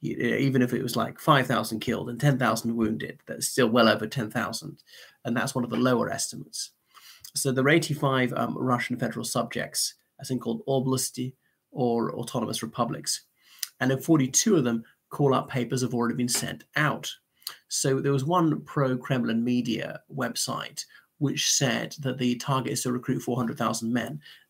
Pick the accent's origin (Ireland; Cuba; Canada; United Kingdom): Ireland; from Ireland.